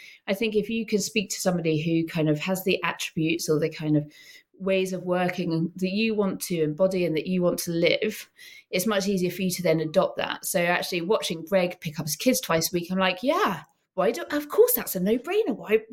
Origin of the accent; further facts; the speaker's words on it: Scotland, United Kingdom; moved away as an adult; So I grew up in Scotland. I grew up in Scotland and I came down to England for my gap year.